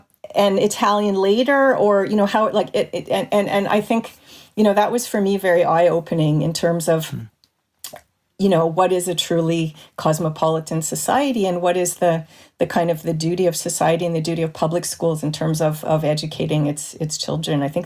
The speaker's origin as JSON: {"language": "English", "town": "Montreal", "region": "Quebec", "country": "Canada", "tie": "born or raised there", "said": "When I grew up in Montreal in the 70s and 80s"}